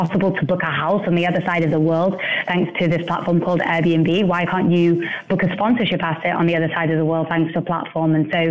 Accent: England, United Kingdom; my background, I grew up in England, I was working in India

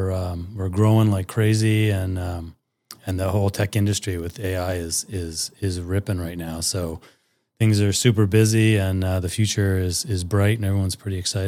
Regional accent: Canada; Yeah, well, I'm a Canadian.

